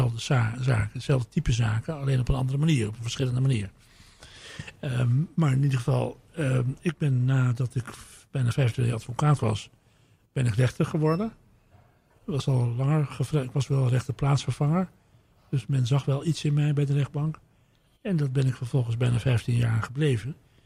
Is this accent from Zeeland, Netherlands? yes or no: yes; Zeeland, Netherlands; also born or lived in Amsterdam; Ik ben Amsterdammer, net als Fontijn. Ben wel opgegroeid in Zeeland hoofdzakelijk.